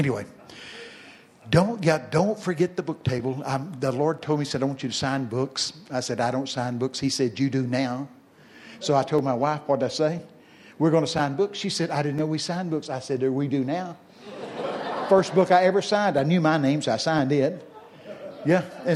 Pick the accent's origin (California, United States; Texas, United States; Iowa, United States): Texas, United States; See, I'm from Texas. I can work with that.